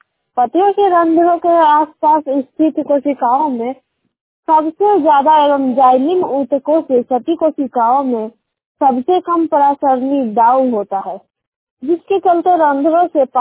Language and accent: Hindi; Patna, Bihar, India; पटना, मैं पटनावार से हूँ।